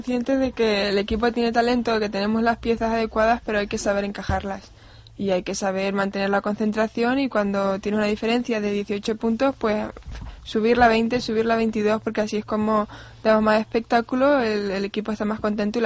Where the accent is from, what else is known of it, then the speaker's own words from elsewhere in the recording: Tafira, Canary Islands, Spain; Bueno, cerca de Las Palmas, de Tafira.